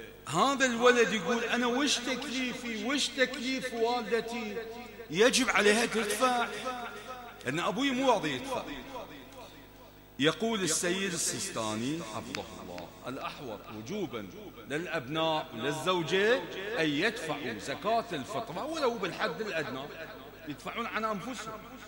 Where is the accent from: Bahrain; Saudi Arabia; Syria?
Bahrain; احنا عندنا في البحرين أصناف أربعة